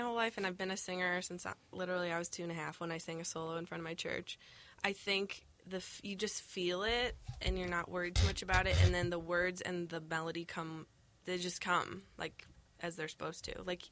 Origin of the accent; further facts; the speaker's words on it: United Kingdom; I'm like British, and I'm excited that someone's got clean teeth.